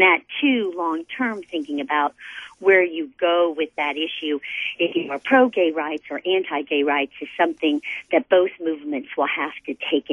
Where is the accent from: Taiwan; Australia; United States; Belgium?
United States; Texas; I'm from Texas, and so conservative is a very relative term.